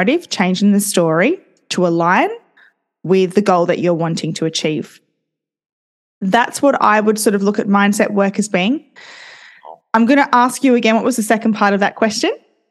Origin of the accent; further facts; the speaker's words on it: Australia; as an Australian, I kind of feel like our accent can sometimes be a little bit harsh. So I love hearing other people's accents. But yes, I am an Aussie